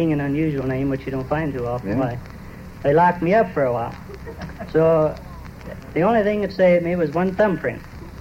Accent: Illinois, United States; No, I'm from Illinois.

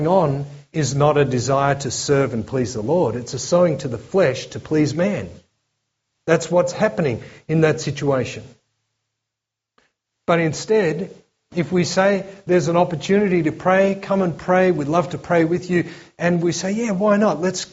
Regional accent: Victoria, Australia; born there; I was born in the Mallee, up in the wheat belt

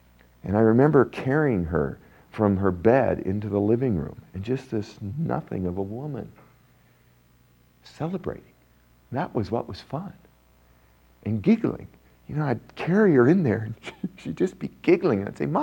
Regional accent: Deadwood, South Dakota, United States; Remember my father, when I was growing up, we grew up in Deadwood, South Dakota. It's up in the mountains.

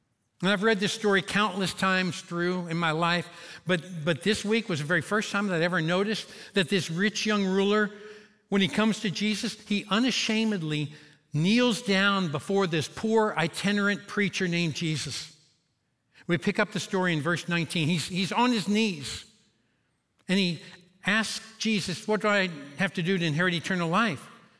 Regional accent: Kentucky, United States; accent: Kentucky country accent; Then all of a sudden, he starts picking on me for a Kentucky country accent.

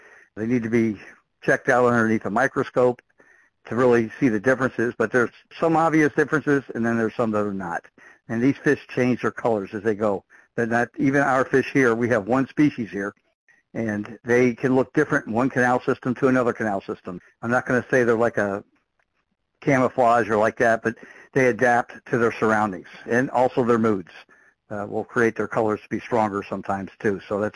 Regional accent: Miami, Florida, United States; Well, I grew up in Miami, and growing up in that area, we had canals and lakes all around where we lived

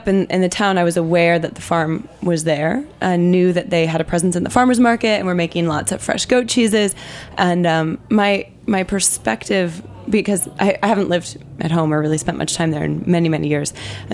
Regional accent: Champaign-Urbana, Illinois, United States; There's a place in actually my hometown, Illinois. It's called Champaign-Urbana, Illinois.

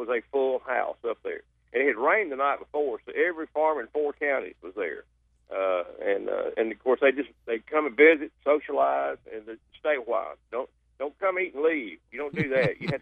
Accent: Lake Village, Arkansas, United States; I grew up in Lake Village, you know, in the 50s and 60s, and it was little did I know back then, but it was really just a cool place. It was a cool time to grow up.

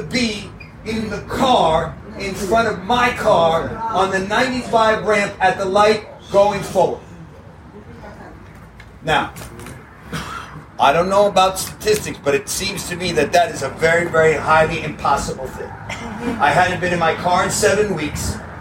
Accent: New York, United States; now in Broward, United States; I'm not from Miami. I'm from New York. I got planted in Broward, and I know nothing about Miami.

